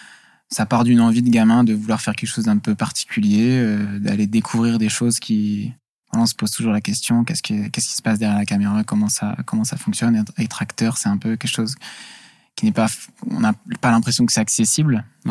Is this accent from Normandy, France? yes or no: no; Hauts-de-France, France; Quand je me présente, je dis que je viens du Nord, voilà.